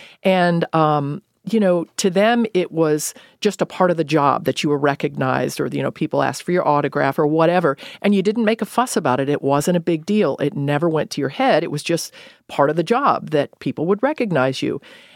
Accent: Cincinnati, Ohio, United States; I think they liked the fact that I was from Cincinnati, you know, born and raised.

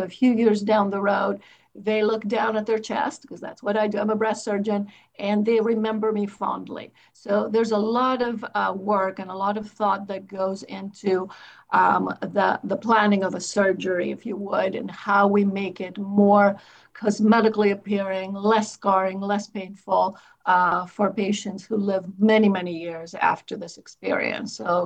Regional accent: Greece; But I'm a little special. I grew up in Greece. So I'm always going back to my roots

